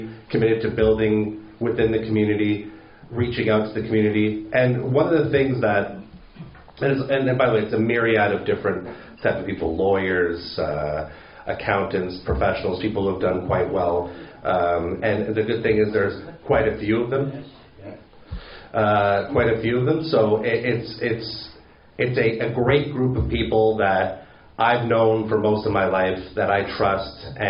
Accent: Toronto, Ontario, Canada; It's a lot of guys from Toronto, my hometown, Canada

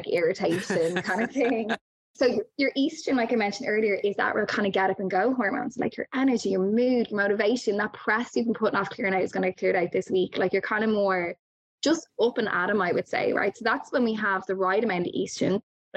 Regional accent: Ireland; growing up in Ireland, most people didn't have them.

